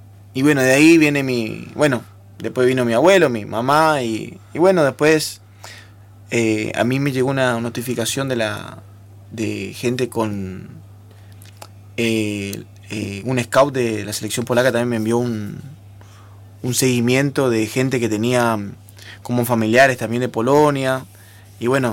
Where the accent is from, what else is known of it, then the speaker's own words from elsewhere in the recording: Posadas, Misiones, Argentina; yo salí de Posadas, mi familia muy humilde, o sea, son gente trabajadora